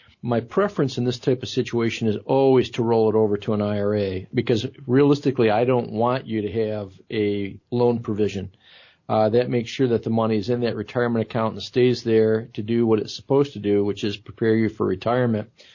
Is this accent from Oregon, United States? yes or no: yes; Oregon, United States; I automatically take calls from everyone from Oregon. So that's my hometown. So it's my, you know, my area.